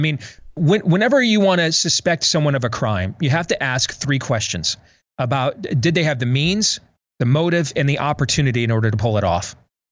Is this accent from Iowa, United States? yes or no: yes; Iowa, United States; let's assume that states could not do what my home state of Iowa did 20 years ago